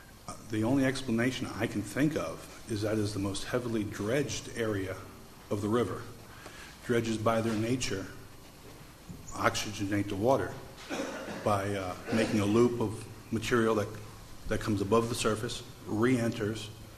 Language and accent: English; Aventura, Florida, United States; I'm from Aventura, Florida. I'm a miner in Siskiyou County during the mining season.